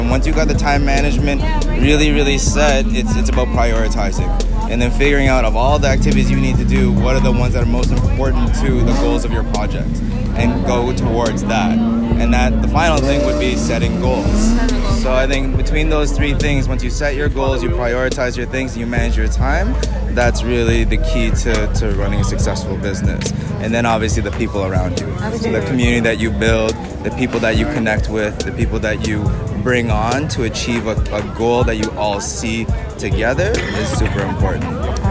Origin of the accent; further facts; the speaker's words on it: Toronto, Ontario, Canada; moved away as an adult; now in Los Angeles, United States; I come from Toronto, born and raised. Moved to LA in 2013, and I've been out there ever since.